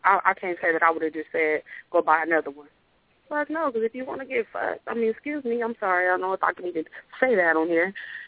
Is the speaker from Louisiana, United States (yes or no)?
no; California, United States; I'm from California, but all day I got you.